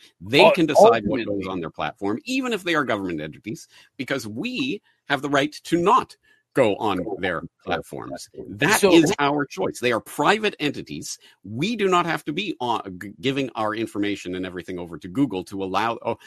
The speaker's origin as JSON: {"language": "English", "country": "Canada", "lives_now": "Japan", "said": "but I'm in Japan. I'm Canadian."}